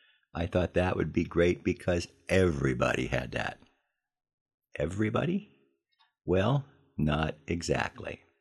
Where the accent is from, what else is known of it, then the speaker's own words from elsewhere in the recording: United States; The fact is, I liked being an American.